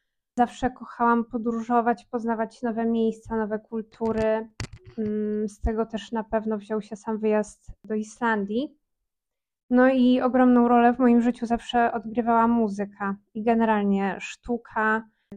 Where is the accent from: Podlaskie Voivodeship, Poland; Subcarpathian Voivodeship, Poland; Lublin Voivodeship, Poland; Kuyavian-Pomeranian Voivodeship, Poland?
Lublin Voivodeship, Poland; Lublin; moved away as an adult; now in Iceland; Jestem z Lublina. Tam się urodziłam, wychowałam, chodziłam do szkoły muzycznej.